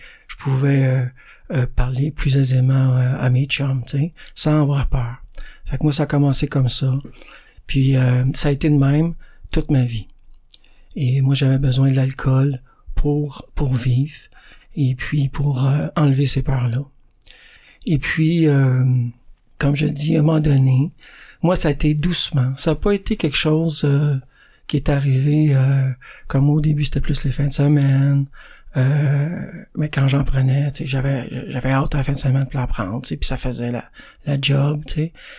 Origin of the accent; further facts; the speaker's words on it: Boucherville, Quebec, Canada; born there; Moi, je suis né à Boucherville. Je suis le dernier de 4 gars.